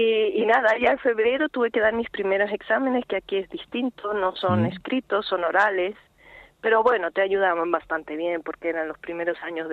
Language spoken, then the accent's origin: Spanish; Madrid, Community of Madrid, Spain; Pues yo vivía con mis padres cerca de Santiago Bernabéu, en Chamartín, y ya cuando me fui a vivir sola, cerca de la Plaza Santa Ana.